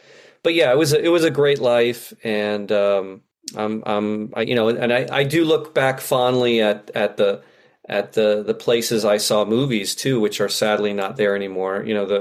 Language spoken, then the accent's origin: English; Florida, United States; there was a little bit of a Huck Finn magic to growing up in South Florida for sure.